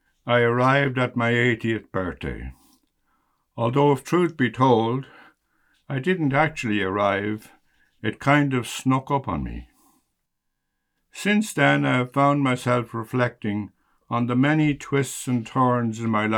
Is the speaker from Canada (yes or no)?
no; Dublin, Leinster, Ireland; I grew up in the Dublin Liberties in a typical Irish Catholic working-class family.